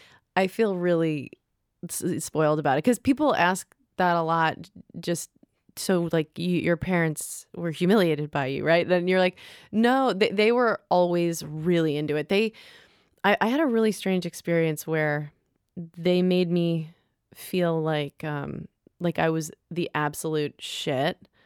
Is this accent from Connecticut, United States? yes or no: no; New York, United States; Well, I'm from New York, but I just acted since I was a little girl, and I wanted to perform.